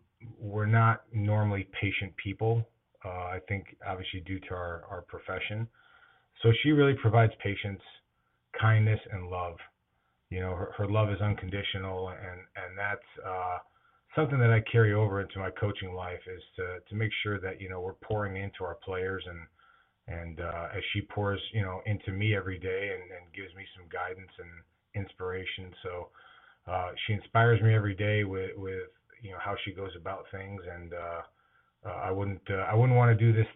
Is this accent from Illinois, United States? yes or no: yes; Chicago, Illinois, United States; We grew up in Chicago most of my life before moving out here to the East Coast.